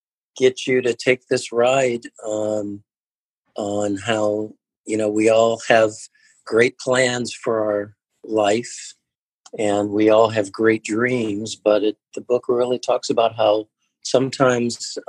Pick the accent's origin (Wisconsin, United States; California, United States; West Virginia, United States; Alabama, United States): California, United States; Los Angeles; I wanted to come back to the town where I grew up in Los Angeles, and I wanted to be the team doctor for the Los Angeles Lakers.